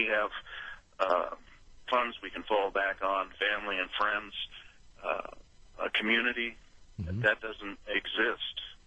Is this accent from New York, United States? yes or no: no; Los Angeles, California, United States; I'm from Southern California in Los Angeles.